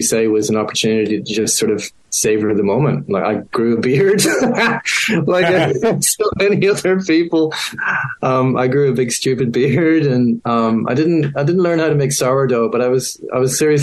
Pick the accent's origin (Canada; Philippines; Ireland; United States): Ireland; now in Australia; I'm from Ireland, so my family are from overseas.